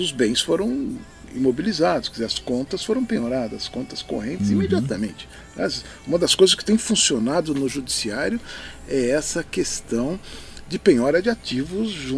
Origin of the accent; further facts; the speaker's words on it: São Paulo, Brazil; É aqui de São Paulo, né? Dá para saber até pelo meu sotaque